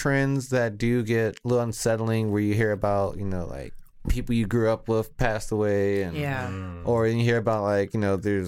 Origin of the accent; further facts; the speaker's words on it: Washington, District of Columbia, United States; Growing up in Washington, D.C.